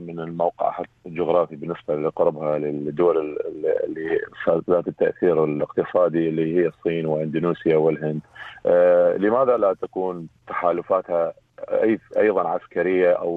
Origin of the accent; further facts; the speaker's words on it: Iraq; اني عراقي وحدنا التجربه ويا الامريكان